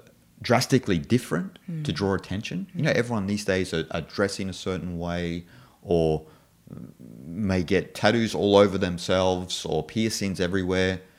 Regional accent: Australia; because I come from Australia where everything is so meticulous.

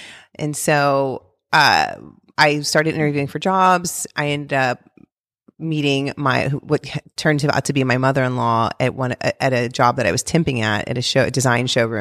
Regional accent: Texas, United States; now in California, United States; And I didn't realize growing up in Texas that what we identified as as Mexican food in Texas is actually completely different from what people think of as Mexican food here in California.

